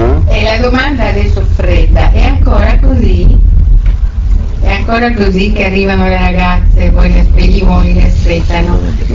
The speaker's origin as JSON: {"language": "Italian", "town": "Trieste", "region": "Friuli-Venezia Giulia", "country": "Italy", "tie": "born there", "said": "Io ho la mamma ucraina, però sono nata a Trieste"}